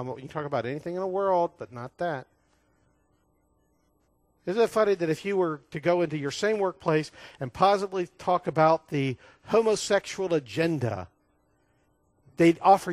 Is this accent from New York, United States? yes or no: no; Ohio, United States; I grew up in Ohio, lake effect snow. You've heard of that? I lived that growing up.